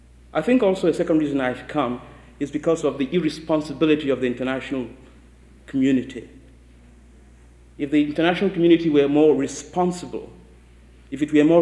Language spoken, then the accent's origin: English; Nigeria; I grew up in Nigeria at a time when it was a very exciting country to live in.